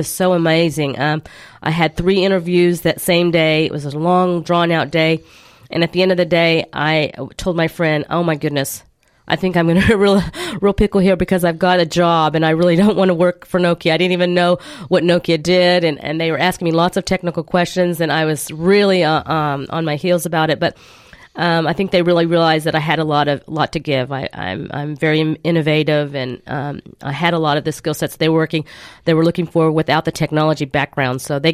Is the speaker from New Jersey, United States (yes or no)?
no; Oklahoma, United States; I was a girl from Oklahoma coming to Dallas with a group of people.